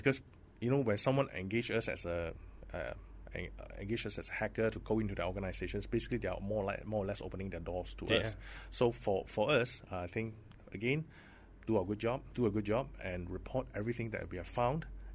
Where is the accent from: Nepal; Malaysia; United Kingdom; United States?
Malaysia; And especially when you talk about security, people, being Malaysian, we are more like reactive.